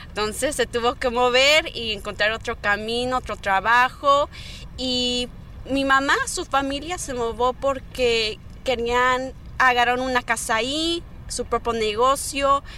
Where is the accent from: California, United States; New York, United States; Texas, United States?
California, United States; San Fernando; born there; Yo nací aquí en San Fernando.